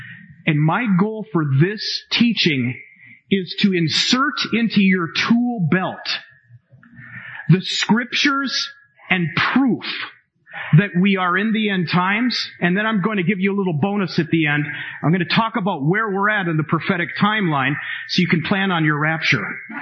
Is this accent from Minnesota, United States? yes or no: yes; Minnesota, United States; And so I'm from Minnesota